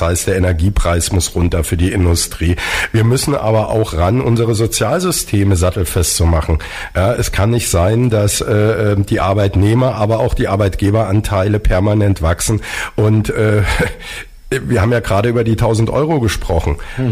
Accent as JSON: {"language": "German", "town": "Potsdam", "region": "Brandenburg", "country": "Germany", "said": "Und wir als Potsdamer haben es ja mitbekommen."}